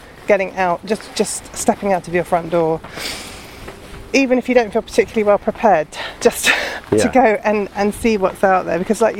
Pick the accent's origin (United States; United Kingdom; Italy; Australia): United Kingdom; London; I certainly, when I was growing up, I grew up in London as well